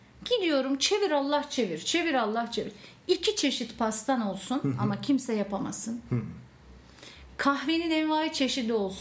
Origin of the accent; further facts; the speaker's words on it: Istanbul, Turkey; Bak ben doğma büyüme İstanbulluyum.